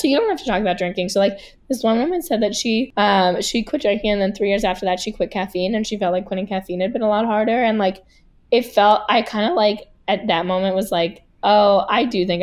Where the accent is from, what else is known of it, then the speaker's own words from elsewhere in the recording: New York City, New York, United States; I grew up in New York City and I don't know.